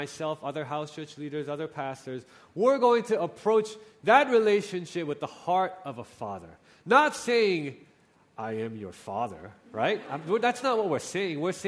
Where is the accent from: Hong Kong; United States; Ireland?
Hong Kong; I came to Hong Kong when I was 22 years old, after my studies. I grew up in Hong Kong, went away, and came back in 2004.